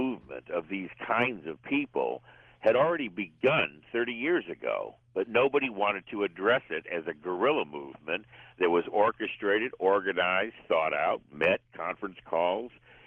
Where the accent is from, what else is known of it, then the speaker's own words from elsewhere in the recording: Texas, United States; also born or lived in Michigan; I was actually raised in Texas. When we moved from Michigan, I grew up in Texas high schools.